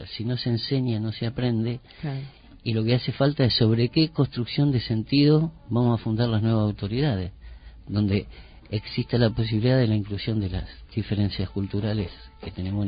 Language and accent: Spanish; La Matanza, Buenos Aires Province, Argentina; Yo soy del distrito de La Matanza, o sea que convivo con situaciones de violencia que no son nada más que de violencia física